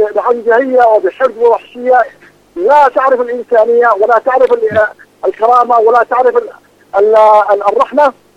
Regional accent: Yemen; نحن أحرارا كما ولدنا وسنبقى أحرارا في اليمن،

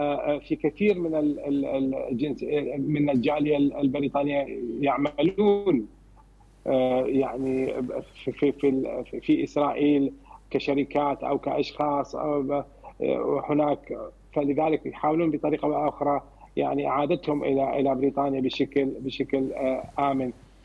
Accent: Iraq; أنا من وجهة نظري، من خلال أنا كعراقي جربنا الحرب

